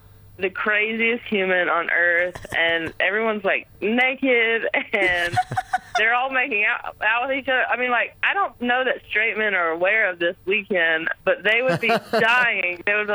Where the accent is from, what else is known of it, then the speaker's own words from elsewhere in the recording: North Carolina, United States; accent: southern; Well, thank you. I'm from North Carolina.